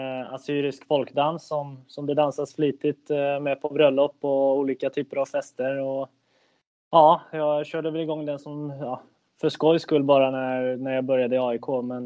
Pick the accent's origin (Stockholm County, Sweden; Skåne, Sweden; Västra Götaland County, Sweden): Stockholm County, Sweden; Södertälje; now in Kalmar, Sweden; jag född och uppväxt i Södertälje. Första flytten från Södertälje var ner hit till Kalmar. Så när jag spelade i AIK så pendlade jag från Södertälje. Så Södertälje kille.